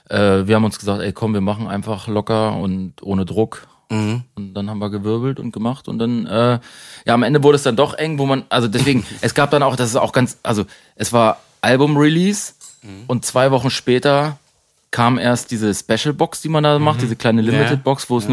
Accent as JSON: {"language": "German", "town": "Gifhorn", "region": "Lower Saxony", "country": "Germany", "tie": "born or raised there", "said": "ich komme aus vom Land, ne? Ich komme aus Niedersachsen, aus Gifhorn. Da ist die Volkswagen-Manufaktur um die Ecke, ne? Das Riesenwerk. Und da bin ich mit Autos aufgewachsen."}